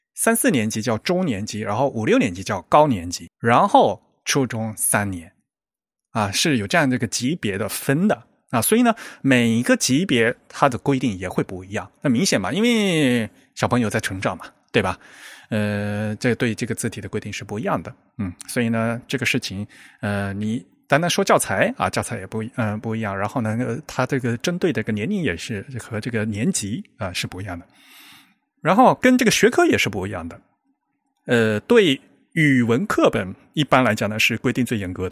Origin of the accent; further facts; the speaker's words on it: Fujian, China; 我是福建的，我也是六三制的。